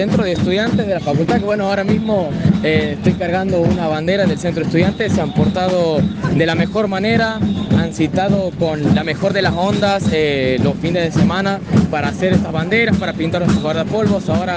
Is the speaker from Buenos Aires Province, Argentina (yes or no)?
no; Santiago del Estero, Argentina; Yo soy de Santiago del Estero.